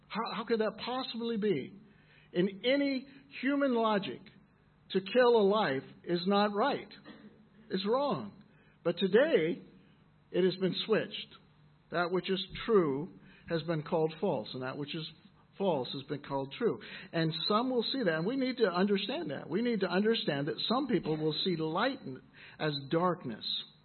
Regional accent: United States; I'm an American, and I have tried very much not to say anything about what's going on in America.

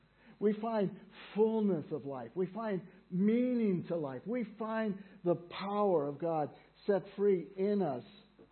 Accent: United States; Now, there was a day in Germany and a day, I'm an American.

